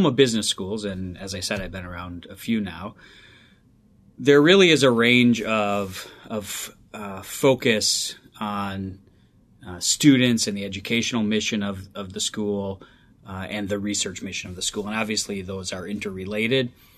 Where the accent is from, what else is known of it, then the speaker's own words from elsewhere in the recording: Wisconsin, United States; I grew up in Wisconsin, spent the first 22 years of my life there with a little side stint or two in Japan.